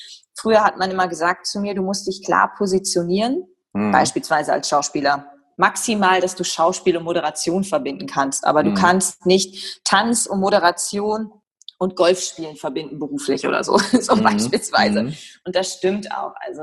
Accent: Leer, Lower Saxony, Germany; Ich komme, wie gesagt, aus Leer Ostfriesland, bin 1985 geboren.

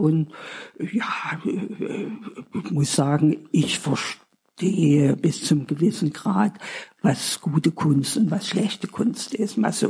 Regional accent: Neuhausen, Saxony, Germany; born there; also born or lived in Leipzig / Berlin; now in Dresden, Germany; Ich bin im Erzgebirge geboren, im kleinen Ort Neuhausen bei Seifen. Hab dann später in Leipzig studiert und dann nochmal in Berlin. Und dann später nach meiner Eheschließung mit … in Dresden gelebt

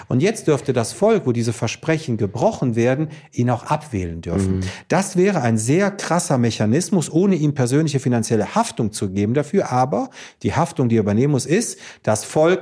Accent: Greece; Ich bin Grieche, ich sag das auch, und ich habe eine russische Frau.

